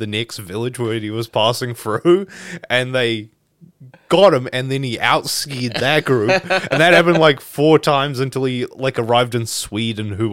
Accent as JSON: {"language": "English", "country": "New Zealand", "said": "I'm Kiwi."}